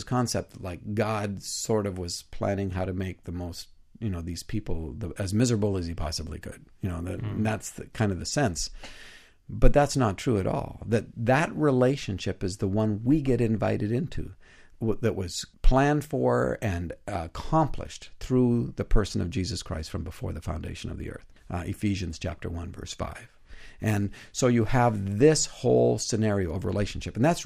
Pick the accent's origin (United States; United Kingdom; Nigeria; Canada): Canada; I'm a Canadian, not a Republican.